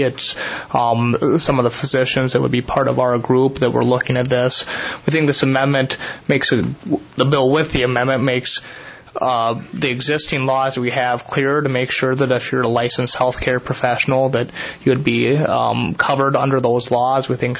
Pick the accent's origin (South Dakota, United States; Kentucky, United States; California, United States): South Dakota, United States; Pierre; I'm an attorney from Pierre.